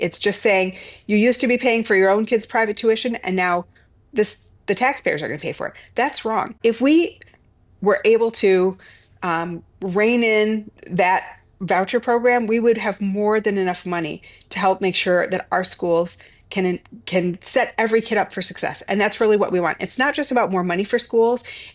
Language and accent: English; Wisconsin, United States; I was born in Marshfield. I spent my early years in rural Taylor County, north of Highway 29.